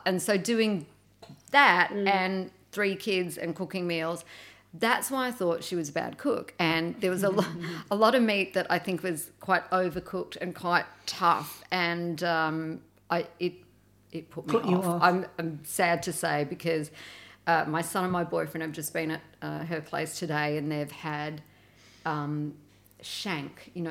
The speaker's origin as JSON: {"language": "English", "town": "Melbourne", "region": "Victoria", "country": "Australia", "said": "I'm from Melbourne."}